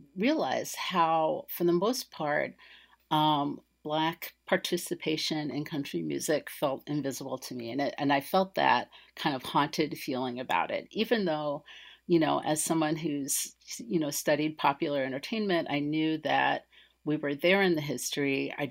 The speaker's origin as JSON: {"language": "English", "town": "Nashville", "region": "Tennessee", "country": "United States", "tie": "born or raised there", "said": "my own memories of growing up in Nashville"}